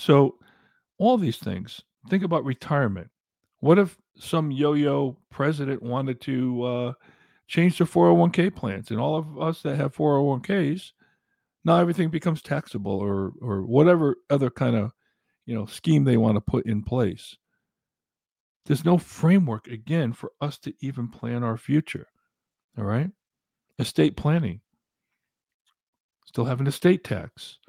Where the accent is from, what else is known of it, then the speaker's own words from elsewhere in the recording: Connecticut, United States; also born or lived in Arizona; now in North Carolina, United States; We moved from Arizona to North Carolina. We're from Connecticut. We were considering going back to Connecticut